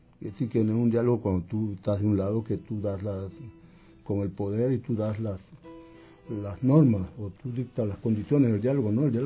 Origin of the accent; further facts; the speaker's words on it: Trujillo, La Libertad, Peru; moved away as an adult; also born or lived in Paris; yo llegué allá de Trujillo a París sin hablar francés, sin tener plata.